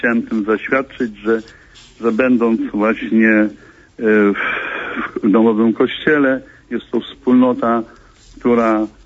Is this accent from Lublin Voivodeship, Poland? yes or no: no; Praszka, Opole Voivodeship, Poland; tak. Jestem z Praszki.